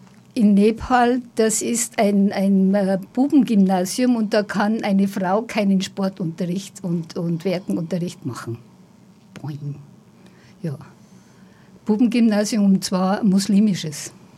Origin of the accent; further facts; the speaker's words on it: Munich, Bavaria, Germany; also born or lived in Saxony-Anhalt; Aber groß geworden bin ich schon in München.